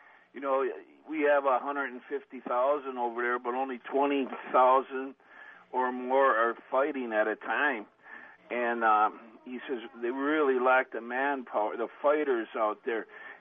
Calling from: Kingston, Wisconsin, United States; I'm from Kingston, Wisconsin.

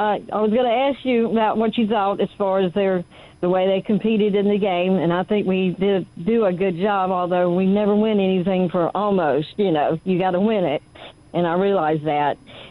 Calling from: Destin, Florida, United States; I'm from Destin.

